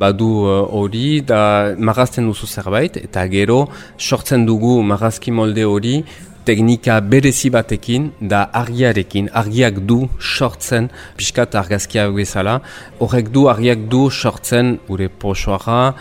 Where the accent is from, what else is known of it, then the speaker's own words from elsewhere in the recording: Mauléon, Nouvelle-Aquitaine, France; Ni Maulekoa naiz ere, Xibotara naiz